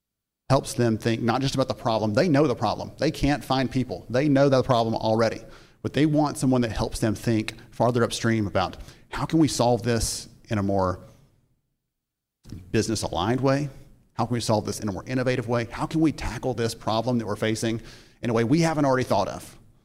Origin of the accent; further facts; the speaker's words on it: Alabama, United States; I'm from Alabama. We don't do the cold very well, okay?